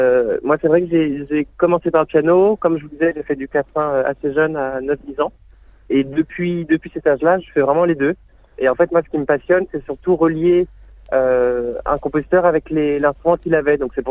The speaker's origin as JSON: {"language": "French", "town": "Angers", "region": "Pays de la Loire", "country": "France", "tie": "born or raised there", "said": "moi j'ai grandi à Angers dans l'ouest de la France"}